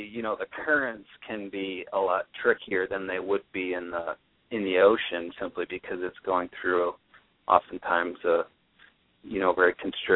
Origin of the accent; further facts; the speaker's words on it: Midwest, United States; I've lived here for 6 years, but I came from the Midwest, so I've always been a freshwater fisherman.